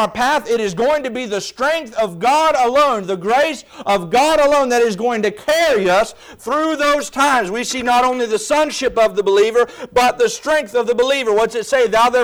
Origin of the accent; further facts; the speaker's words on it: Hurricane Creek, West Virginia, United States; And I, as a boy, little boy growing up on Hurricane Creek, West Virginia, I remember I loved using a slingshot.